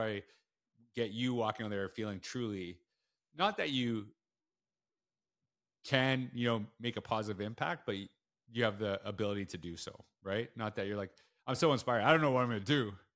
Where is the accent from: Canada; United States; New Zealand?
Canada; And weirdly enough, I grew up in Canada as a super diehard New York Islanders fan